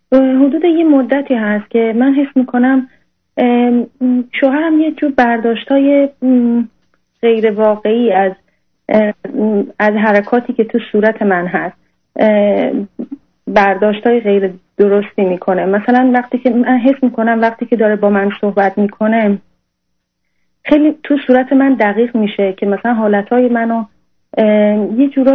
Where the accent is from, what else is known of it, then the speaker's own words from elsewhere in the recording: Iran; now in Europe; از ایران اومدم.